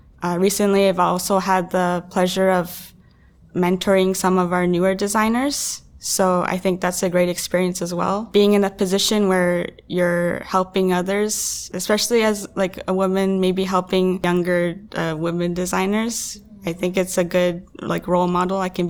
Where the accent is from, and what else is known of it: Toronto, Ontario, Canada; born or raised there